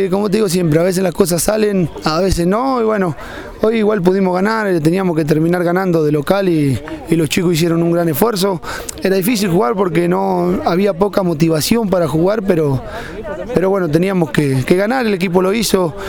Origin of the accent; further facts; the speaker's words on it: Olavarría, Buenos Aires Province, Argentina; queda demostrado en este plantel que la mayoría somos de acá de Olavarría